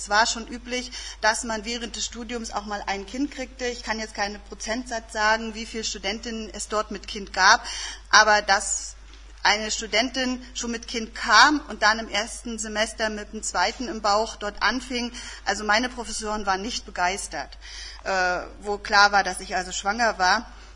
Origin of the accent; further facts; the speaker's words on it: Kühlungsborn, Mecklenburg-Vorpommern, Germany; Später bin ich in Kühlungsborn aufgewachsen und dort auch in einen Kindergarten gegangen, bin auch in Kühlungsborn eingeschult worden